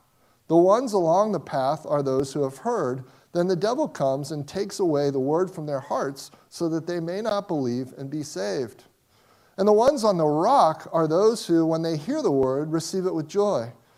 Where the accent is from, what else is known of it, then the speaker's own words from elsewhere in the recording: Midwest, United States; I'm from the Midwest, and there you just take a shovel